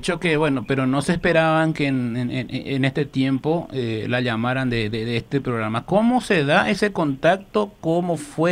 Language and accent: Spanish; Paraguay; lo que nosotros queremos destacar como paraguayos